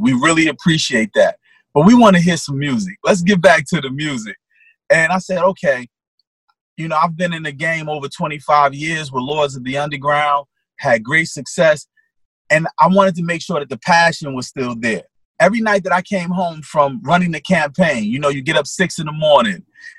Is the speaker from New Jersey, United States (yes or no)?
yes; Newark, New Jersey, United States; I'm going to reflect on who I was growing up in Newark, New Jersey then and who I am in Newark, New Jersey now.